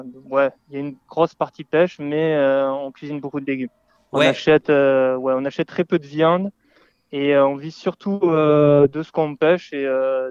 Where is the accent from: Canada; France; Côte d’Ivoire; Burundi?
France; Castres, Occitanie; moved away as an adult; also born or lived in England / Switzerland; j'ai fini par l'apprentissage à un brevet professionnel pendant 2 ans chez moi à Castres, à côté de Toulouse. Et à 19 ans, je suis parti juste après l'apprentissage.